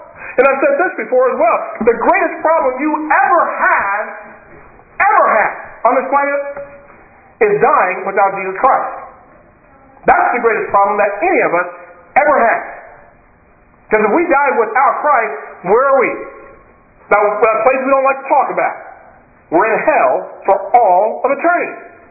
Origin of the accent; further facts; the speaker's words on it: United States; We have dual citizenship. All right? And it's like, but the things that I see in the United States of America, my country, my home country